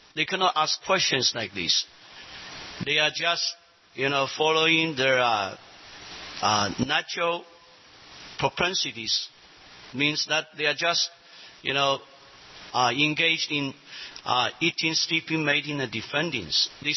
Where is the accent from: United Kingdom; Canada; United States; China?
China; English is a second language; Because I'm from China